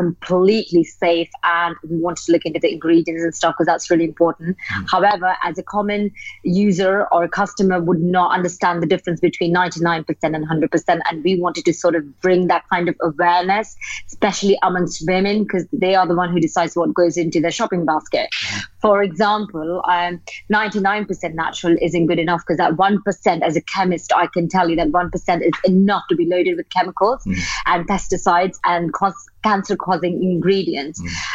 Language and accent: English; London, United Kingdom; I grew up in London